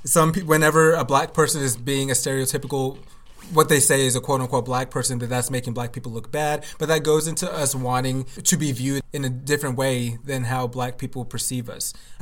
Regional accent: Nigeria; Especially us. We're Nigerian. Like, we're different.

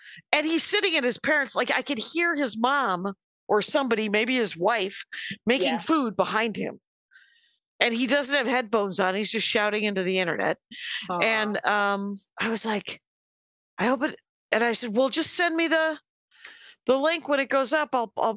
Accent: Canada; I'm a Canadian comic.

